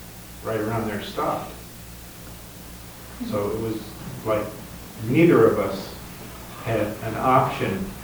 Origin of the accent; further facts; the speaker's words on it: California, United States; I'm from Southern California, but in 1966, my wife and I were taking a trip across the country.